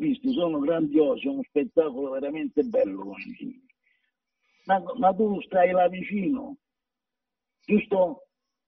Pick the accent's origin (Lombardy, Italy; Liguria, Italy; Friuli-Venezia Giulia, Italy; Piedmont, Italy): Friuli-Venezia Giulia, Italy; Gradisca d'Isonzo; La conosco perché io sono di Gradisca pure.